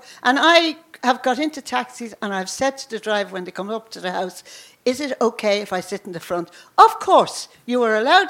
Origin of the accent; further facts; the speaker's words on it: Ireland; accent: Irish; now in Australia; I don't know whether it's my Irish accent or not, but that's my, I honestly, I've come out to Australia 14 years ago, and from the day I put my foot on the soil in Australia